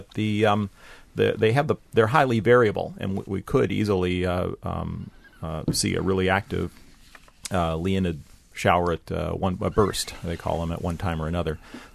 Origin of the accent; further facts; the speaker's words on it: Kentucky, United States; I was growing up in Kentucky at that time, so I don't remember that.